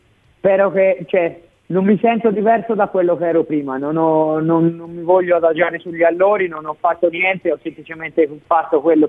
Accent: Siena, Tuscany, Italy; ragionando proprio da senese, in questo mi sento senese in tutto e per tutto

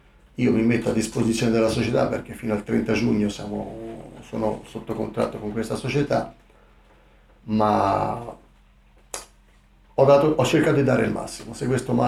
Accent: Arezzo, Tuscany, Italy; sono orgoglioso prima di tutto di essere di Arezzo, perché io vivo ad Arezzo, i miei figli sono nati ad Arezzo

